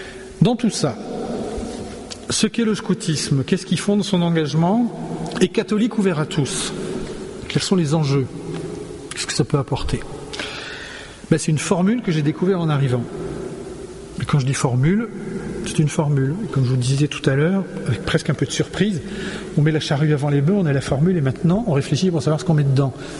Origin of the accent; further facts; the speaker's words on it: France; Nous, on est français, hein